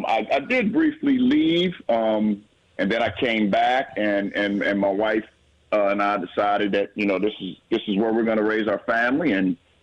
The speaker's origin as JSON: {"language": "English", "region": "Maryland", "country": "United States", "tie": "born or raised there", "said": "Long story short, born and raised in Frederick County. Moved to Walkersville back in 1977."}